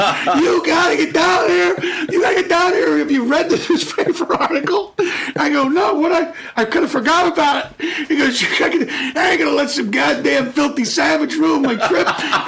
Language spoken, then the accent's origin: English; Philadelphia, Pennsylvania, United States; I grew up in Philadelphia, all right? I got 6 brothers.